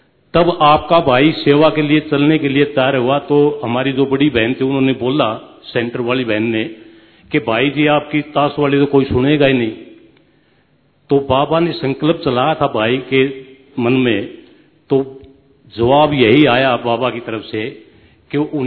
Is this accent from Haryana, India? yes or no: yes; Rohtak, Haryana, India; मैं हरियाणा से हूं सर, रोहतक से। एक्सरुस्मैन हूं, फौजी हूं मैं।